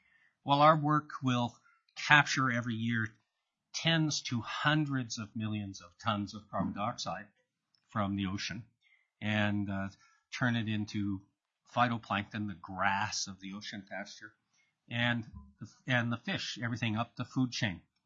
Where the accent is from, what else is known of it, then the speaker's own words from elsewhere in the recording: the American West, United States; also born or lived in Boston / Canada; I was born in Boston, grew up in the American West, ended up working in Canada half of my life.